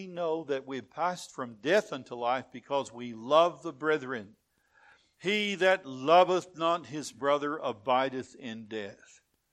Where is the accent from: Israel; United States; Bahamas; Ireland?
United States; Deep South; I grew up in the Deep South in America when I was a child.